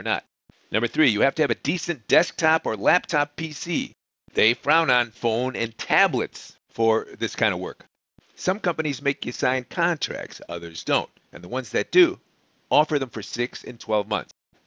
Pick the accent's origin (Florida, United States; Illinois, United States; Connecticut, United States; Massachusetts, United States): Illinois, United States; Chicago; I say, you know what? I'm from Chicago.